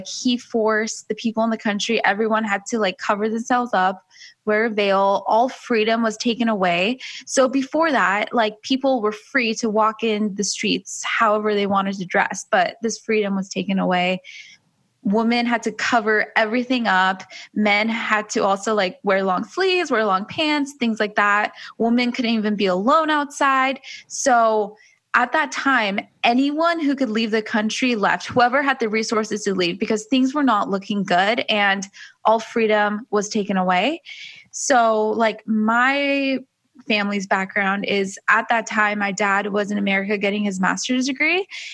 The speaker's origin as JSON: {"language": "English", "town": "Los Angeles", "region": "California", "country": "United States", "lives_now": "Huntington Beach, United States", "said": "So I live in Huntington Beach, California. I'm originally from LA and I am a self-love coach. My background is I'm Persian. My parents are both Iranian. I was born here."}